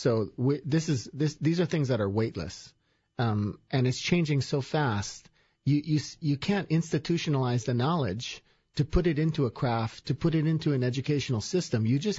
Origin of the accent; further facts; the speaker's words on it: Hawaii, United States; moved away as an adult; Chianini is Hawaiian. I'm from Hawaii. So quick background. Spent the first 20 years of my life there.